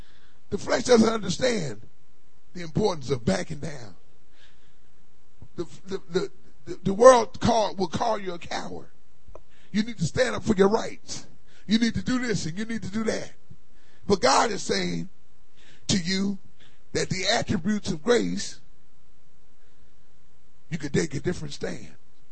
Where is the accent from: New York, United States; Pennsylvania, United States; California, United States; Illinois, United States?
Pennsylvania, United States; Philadelphia; I grew up in Philadelphia. That's how it was. I grew up in the ghettos. I mean the hard, cold ghettos. That's where I grew up in.